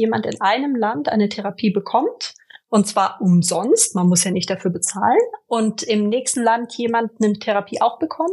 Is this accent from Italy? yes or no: yes; Italy; moved away as an adult; ich bin in Italien groß geworden, konnte dann aber einen Teil meines Studiums in Deutschland machen und in den USA